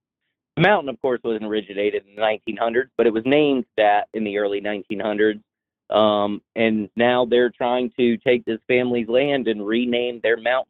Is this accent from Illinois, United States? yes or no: no; Florida, United States; now in Savannah, United States; No, I don't. I'm from Florida. I live in Savannah, bro.